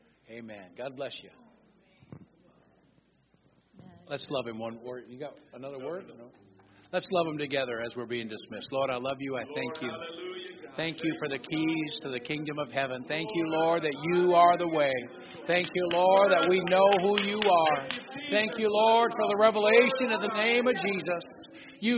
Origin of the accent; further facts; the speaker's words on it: United States; You know, because I'm Native American. I plan to bring my ribbon shirt.